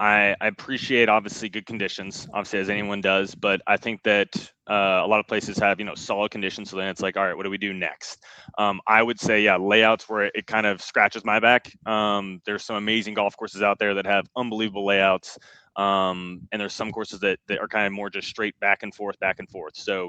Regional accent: California, United States; now in Charleston, United States; born and raised in California

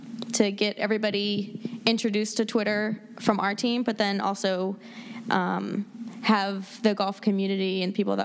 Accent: Sarasota, Florida, United States; Well, I grew up in Sarasota, Florida.

